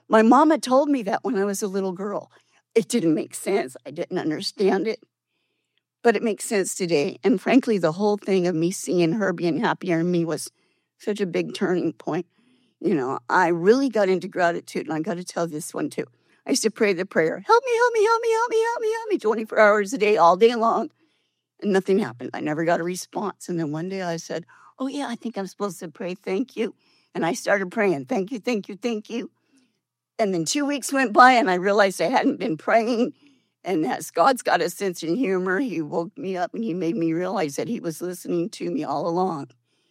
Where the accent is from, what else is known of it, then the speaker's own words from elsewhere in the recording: San Diego, California, United States; I'm a compulsive eater, and I'm from San Diego.